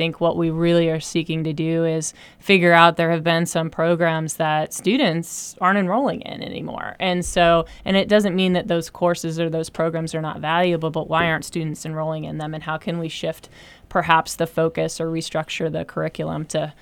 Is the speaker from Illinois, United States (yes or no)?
no; Virginia, United States; I came from the land of Virginia Tech. I came from Virginia, and most of my friends went to Virginia Tech and didn't major in anything tech.